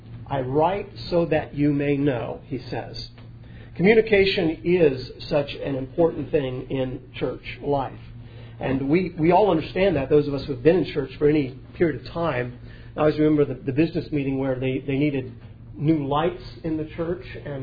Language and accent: English; United States; This is Lee County, and I'm from Lee County, so that's kind of nice.